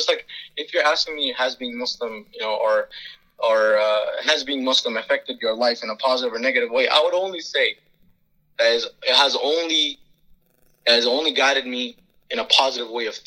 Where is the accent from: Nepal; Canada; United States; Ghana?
Canada; Toronto, Ontario; I'm from Regent Park. And I'm 16 years old. I go to Jarvis Collegiate Institute.